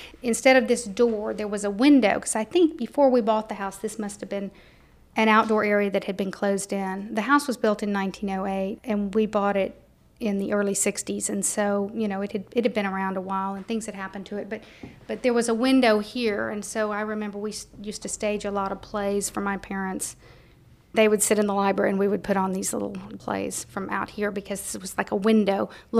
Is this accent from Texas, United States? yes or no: yes; San Marcos, Texas, United States; I grew up in San Marcos.